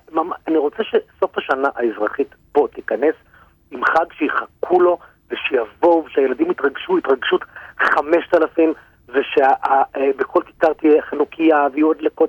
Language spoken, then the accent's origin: Hebrew; United States; now in Israel; ותמיד בתור ילד, אני גדלתי בארצות הברית.